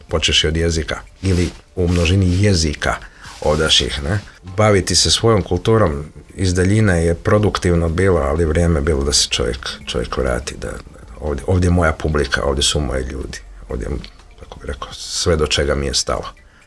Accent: Zagreb, Zagreb County, Croatia; moved away; mom rodnom gradu, Zagrebu.

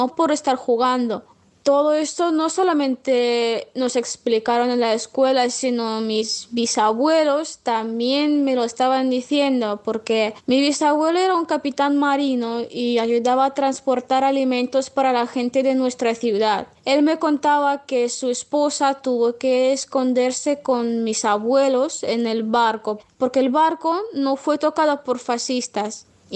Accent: Russia; Spanish is a second language; soy rusa. Vivo en la ciudad de Volgogrado, o como se llamaba antes, Stalingrado

